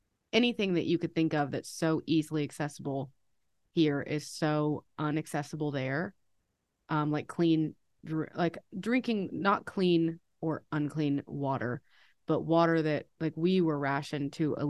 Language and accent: English; United States; You can't technically like legally be a tourist as an American in Cuba.